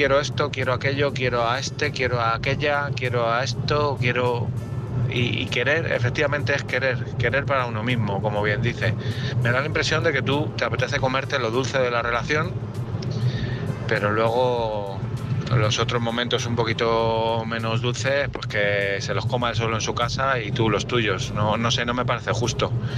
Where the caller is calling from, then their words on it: Madrid, Community of Madrid, Spain; de Madrid.